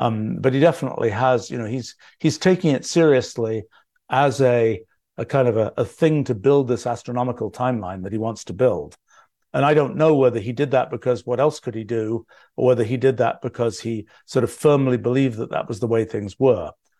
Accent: England, United Kingdom; even when I was growing up in England

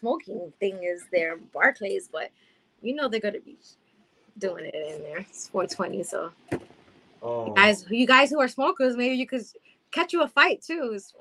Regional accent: Bronx, New York, United States; Okay, so I became a Knicks fan because I'm a New Yorker. I'm from the Bronx.

